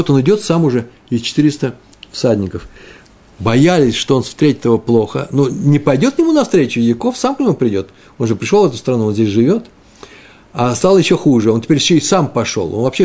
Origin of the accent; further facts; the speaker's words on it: Moscow, Russia; Я из украинских евреев москвич. Я первым поколением москвич, мой папа с мамой. Все они приехали из Украины, вся родня моя, там я жил.